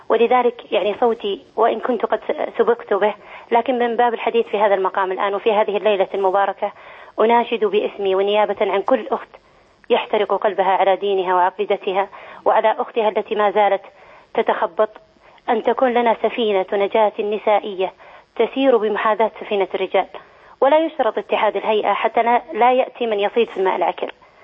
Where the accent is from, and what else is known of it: Saudi Arabia